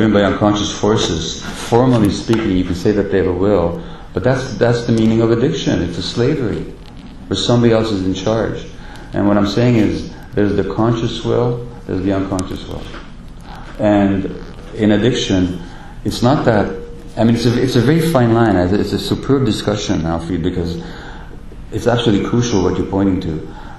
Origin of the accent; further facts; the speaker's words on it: Hungary; He's from Austria. I'm from Hungary.